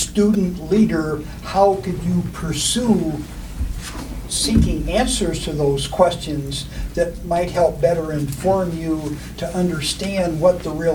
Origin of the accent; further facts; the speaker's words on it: Seattle, Washington, United States; On a personal note, my brother Jim and I grew up in Seattle, Washington.